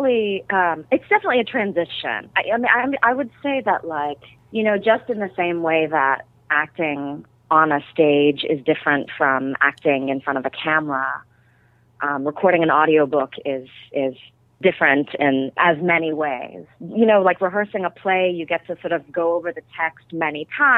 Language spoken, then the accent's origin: English; Oakland, California, United States; Sure. Well, I was born in Oakland, California, born and raised, and I went to Juilliard for college.